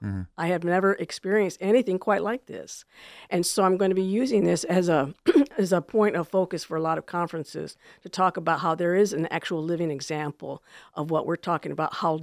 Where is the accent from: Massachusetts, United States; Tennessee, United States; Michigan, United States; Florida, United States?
Michigan, United States; also born or lived in San Antonio; Well, I was born in San Antonio, and we migrated north to Michigan when I was about 2, going on 3.